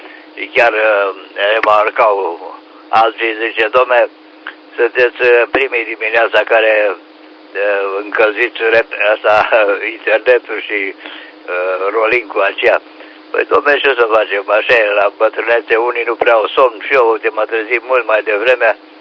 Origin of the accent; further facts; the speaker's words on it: Craiova, Dolj, Romania; suntem Olteni